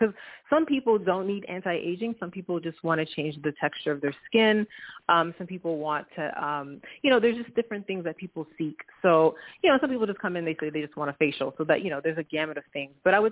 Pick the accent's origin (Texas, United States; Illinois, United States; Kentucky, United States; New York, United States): New York, United States; New York City; So I am from New York City, and I have two West Indian parents.